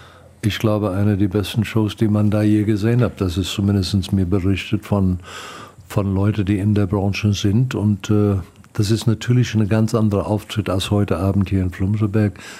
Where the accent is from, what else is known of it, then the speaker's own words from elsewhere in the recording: South Africa; Ich bin eigentlich am Meer groß geworden in Südafrika.